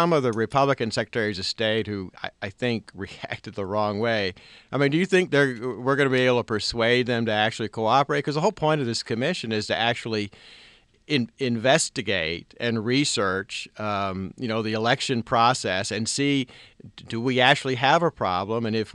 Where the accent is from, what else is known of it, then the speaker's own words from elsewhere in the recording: Alabama, United States; Now, he's just saying that because I'm a fellow from Alabama, too.